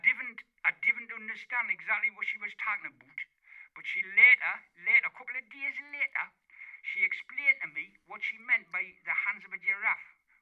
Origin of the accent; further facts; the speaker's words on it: Gateshead, North East England, United Kingdom; I'm from Gateshead. On the other side of the town.